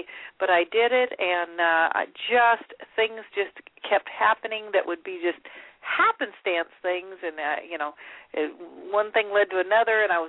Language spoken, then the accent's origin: English; West Coast, United States; now in Nashville, United States; I've been in Nashville for some 20 years, but I grew up on the West Coast, and so Western music was kind of part of my growing up.